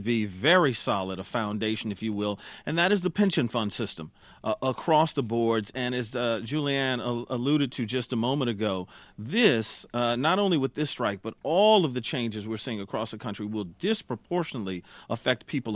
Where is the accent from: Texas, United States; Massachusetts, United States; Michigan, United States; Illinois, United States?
Michigan, United States; Detroit; now in New York, United States; I'm coming to you today from my hometown. I'm home for the holidays, WDET here in Detroit, making a fine home for us this week.